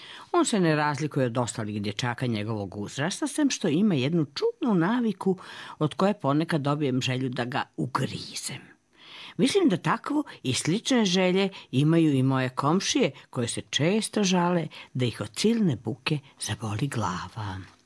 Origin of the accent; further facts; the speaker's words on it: Banja Luka, Republika Srpska, Bosnia & Herzegovina; onda kod nas u Banja Luci pada kiša stalno.